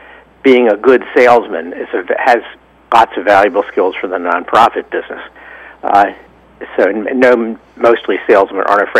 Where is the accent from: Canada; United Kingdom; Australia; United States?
United States; Baltimore, Maryland; I'm from Baltimore City. My wife and I spent 30 years of our life in downtown Baltimore in an historic home.